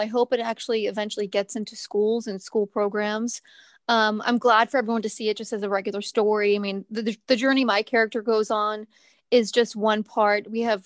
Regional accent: United States; also being just an American going to India and having to deal with things that I had never done before.

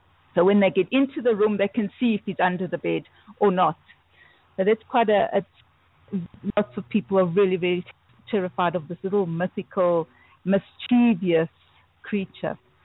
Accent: South Africa; I am from South Africa.

